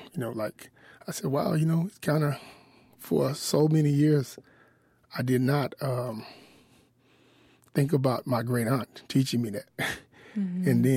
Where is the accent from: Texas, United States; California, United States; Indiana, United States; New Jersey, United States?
Texas, United States; Pleasant Grove; also born or lived in Kilgore; because I grew up in Pleasant Grove, and it was a predominantly black area. Then I moved down to Kilgore